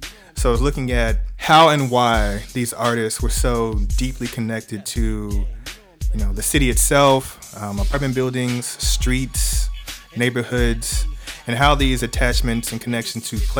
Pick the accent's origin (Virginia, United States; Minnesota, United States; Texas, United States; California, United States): Texas, United States; Houston; So yeah, the … are my hometown heroes, as they are for everyone growing up in Houston and those communities.